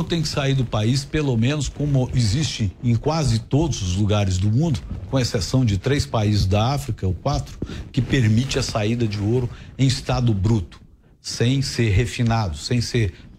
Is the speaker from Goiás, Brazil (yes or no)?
yes; Goiás, Brazil; born there; meus filhos nasceram lá, e diz que mãe é quem cria, então é minha terra-mãe, embora eu tenha nascido em Goiás.